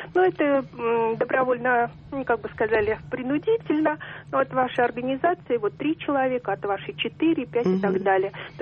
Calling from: Korolyov, Moscow Oblast, Russia; я звоню из Королёва.

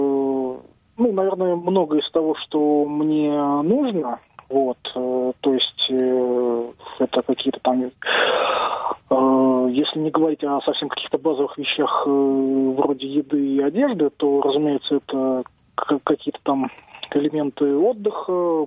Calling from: Moscow, Russia; Я звоню из Москвы.

